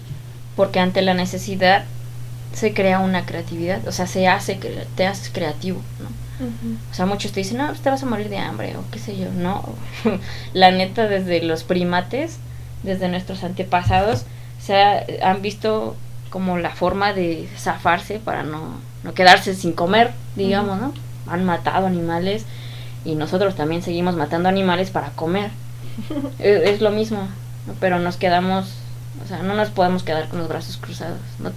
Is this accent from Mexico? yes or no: yes; Jocotitlán, State of Mexico, Mexico; o al menos por donde yo he vivido, en Joco, soy de Jocotitlán, se piensa que las mujeres se deben de quedar con su mamá para cuidarlas.